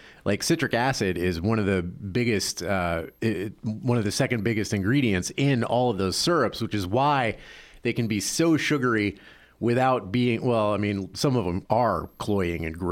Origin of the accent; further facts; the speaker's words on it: the South, United States; You know, I grew up in the South and it wasn't a common thing.